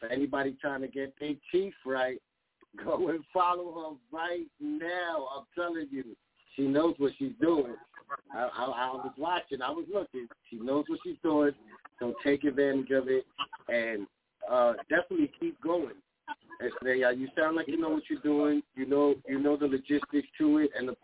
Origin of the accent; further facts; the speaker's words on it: Bronx, New York, United States; Yo, I'm from the Bronx. You heard it?